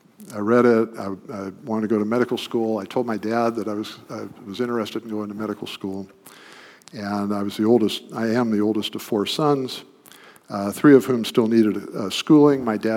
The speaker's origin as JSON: {"language": "English", "region": "Midwest", "country": "United States", "tie": "born or raised there", "said": "I grew up in the Midwest."}